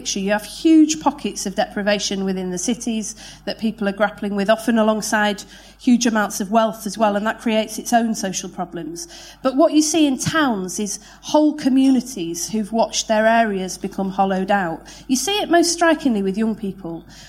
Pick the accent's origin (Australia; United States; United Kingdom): United Kingdom; Manchester, North West England; born there; I was born in Manchester in 1979.